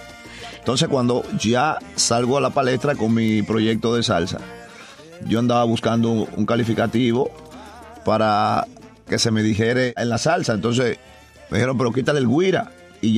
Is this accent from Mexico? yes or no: no; Dominican Republic; Y cuando uno siempre en mi país, República Dominicana, le gusta andar bien puesto